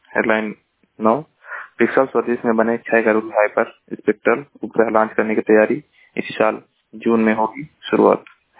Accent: Maharajganj, Uttar Pradesh, India; मैं जिला महाराजगंज का निवासी हूँ।

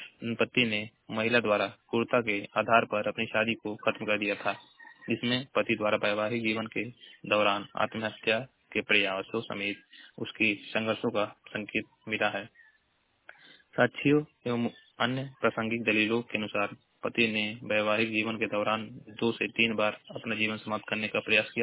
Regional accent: Maharajganj, Uttar Pradesh, India; मैं जिला महाराजगंज का निवासी हूँ।

